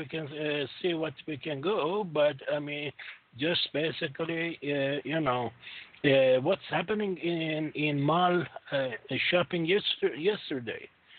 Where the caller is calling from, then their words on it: Toronto, Ontario, Canada; I'm calling from Toronto, Canada.